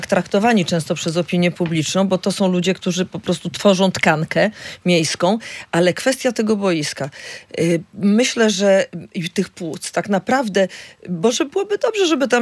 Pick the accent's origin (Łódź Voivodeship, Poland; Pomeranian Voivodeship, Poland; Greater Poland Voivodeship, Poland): Pomeranian Voivodeship, Poland; Gdynia; Ja jestem gdynianką, dlatego nawiązuję do Gdyni